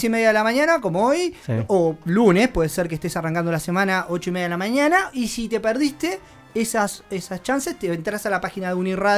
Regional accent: Uruguay; Y no me siento menos uruguayo por decir esto, ¿no?

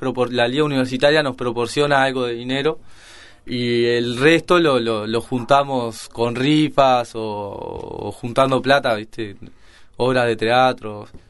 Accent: Montevideo, Uruguay; todos los que participábamos de la selección somos de Montevideo, no, pero estamos acá en Montevideo

